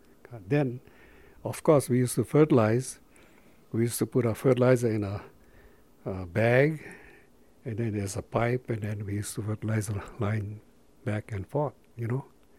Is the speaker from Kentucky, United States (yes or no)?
no; Olinda, Hawaii, United States; I was born and raised in Olinda, you know, up here, okay? And then from Olinda, my parents moved to the plantation area.